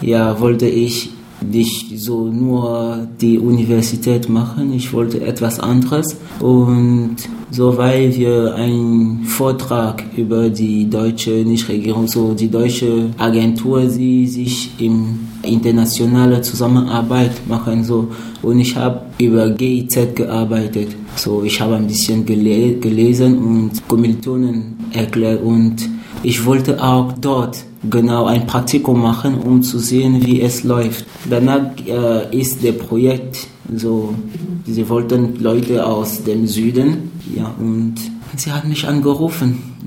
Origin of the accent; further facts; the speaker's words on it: Balevin, West, Cameroon; German is a second language; also born or lived in Douala; ich komme aus Kamerun. Ich bin im Westkamerun geboren, nämlich in Balevin. Das ist ein Dorf in der Nähe von Tchang. Und nach dem Abitur bin ich in Douala umgezogen, wo ich Germanistik an der Universität von Douala studiert habe.